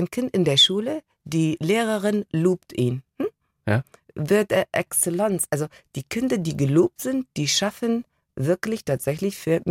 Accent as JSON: {"language": "German", "country": "Iraq", "tie": "born or raised there", "said": "Geprägt haben mich meine Kindheit im Irak, die Geschichten meines Vaters und die Erkenntnis, ich bin anders, aber es ist gut so."}